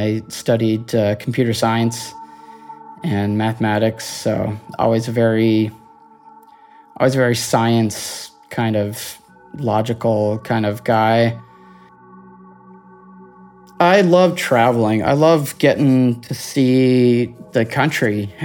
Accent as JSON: {"language": "English", "region": "Nova Scotia", "country": "Canada", "said": "I'm 39. I'm from Cape Breton Island. So that's the northeastern tip of Nova Scotia on the east coast of Canada."}